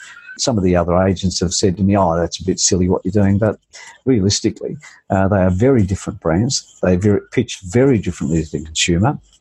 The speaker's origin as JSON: {"language": "English", "town": "Crookwell", "region": "New South Wales", "country": "Australia", "said": "I'd moved to the Big Smoke because I'm from Crookwell, a small country town northwest of Goulburn, where my good dear friend John Simon, Aussie Home Loans, was born."}